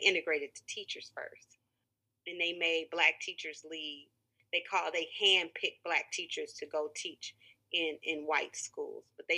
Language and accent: English; Illinois, United States; I am a northern girl from right outside of Chicago. And my parents are both from Alabama. So I'm a southern girl in a northern world.